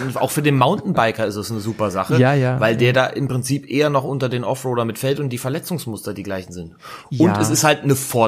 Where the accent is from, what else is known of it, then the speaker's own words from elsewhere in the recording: Rhineland, Germany; Damit ich bin Rheinländer, ich rede da Klartext.